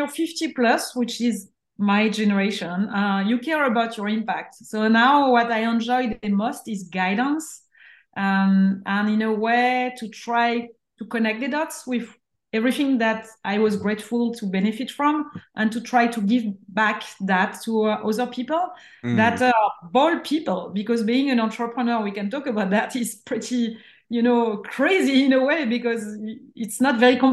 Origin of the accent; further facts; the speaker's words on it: France; English is a second language; now in California, United States; I'm French, as you can see my accent, living in California